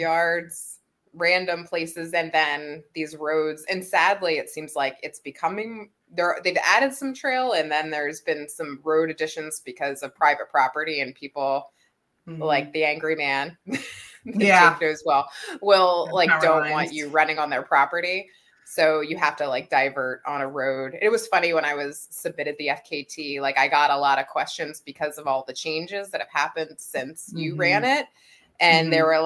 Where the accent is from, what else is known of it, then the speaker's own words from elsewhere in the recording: Delaware, United States; funny enough, I grew up in Delaware and went to University of Delaware and knew about and had been to White Clay and stuff